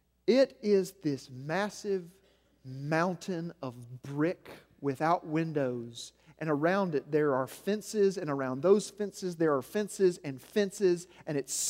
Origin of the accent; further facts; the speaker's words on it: United States; I'm an American. I'm free. I'm free. This is the land of the free, right?